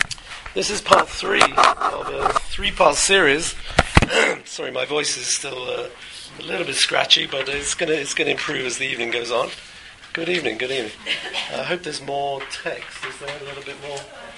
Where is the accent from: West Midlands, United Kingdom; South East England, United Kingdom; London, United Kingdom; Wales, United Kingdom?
London, United Kingdom; When I was growing up, I come from Northwest London